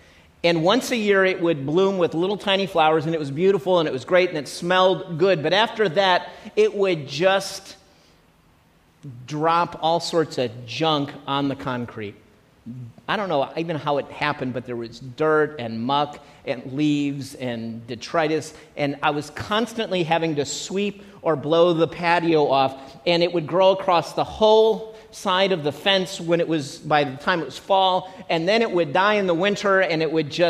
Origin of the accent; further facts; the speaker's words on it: Midwest, United States; But me being a Midwesterner, I don't think about grapes and grapevines.